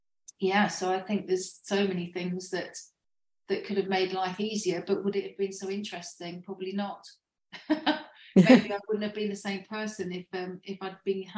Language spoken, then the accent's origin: English; East Midlands, United Kingdom; I always say that I grew up in Lincolnshire, which is like a very flat landscape. Part of Lincolnshire that I grew up in is called South Holland. It's very, very flat. So massive skies, really dramatic.